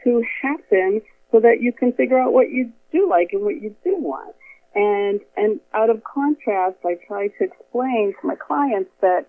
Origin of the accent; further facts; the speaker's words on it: Boston, Massachusetts, United States; now in Florida, United States; Well, I'm originally from Boston, and now I've been in Florida for many years.